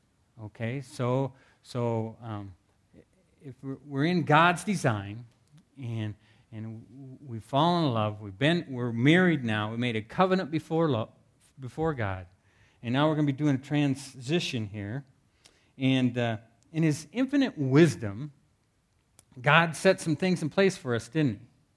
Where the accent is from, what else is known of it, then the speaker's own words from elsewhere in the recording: Iowa, United States; You know, I grew up in Iowa. I grew up on a farm.